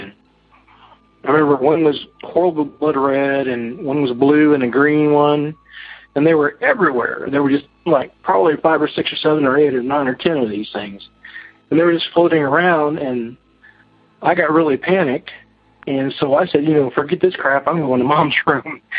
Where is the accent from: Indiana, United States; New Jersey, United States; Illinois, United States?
Indiana, United States; now in Weatherford, United States; I'm from Weatherford, Texas. And I used to live in Indiana. I grew up there as a child.